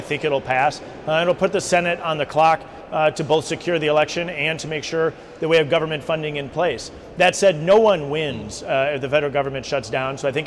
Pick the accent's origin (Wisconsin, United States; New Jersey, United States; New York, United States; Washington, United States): Wisconsin, United States; And my home state of Wisconsin is the center of the storm.